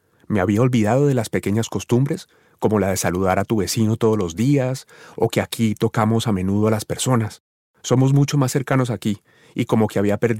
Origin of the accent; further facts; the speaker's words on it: Colombia; moved away; also born or lived in Japan; estos días me siento raro al estar en Colombia, mi país natal, después de varios años viviendo en Japón.